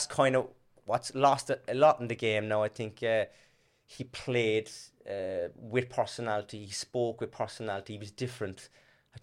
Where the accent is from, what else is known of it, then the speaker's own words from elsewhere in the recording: Cork, Munster, Ireland; now in Australia; I'm from Tarndale in Dublin Hill.